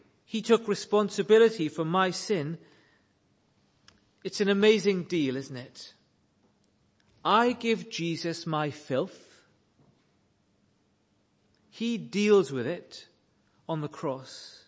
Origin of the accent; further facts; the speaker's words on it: Wales, United Kingdom; I come from South Wales, and South Wales is full of very weak chapels.